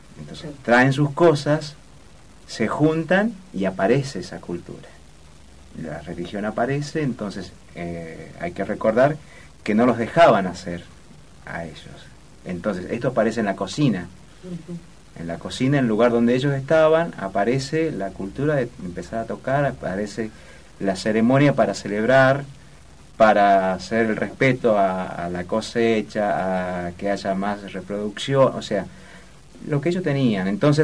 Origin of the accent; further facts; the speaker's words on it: San Juan, Argentina; moved away; Que yo soy de San Juan y tengo la pausa del norteño. No me lo quedé, no me lo dejé allá, lo tengo acá.